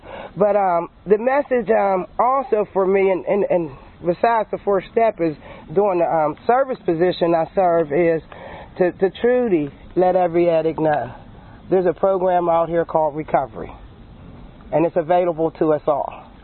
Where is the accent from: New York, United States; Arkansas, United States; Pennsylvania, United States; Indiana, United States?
Pennsylvania, United States; Pittsburgh; born there; I'm the youngest of eight. I was born in Pittsburgh on Wiley Avenue, which is a block and a half away from Center Avenue.